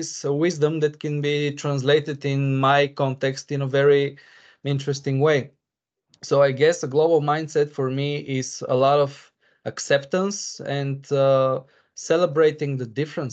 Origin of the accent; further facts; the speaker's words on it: Bulgaria; English is a second language; I'm from Bulgaria.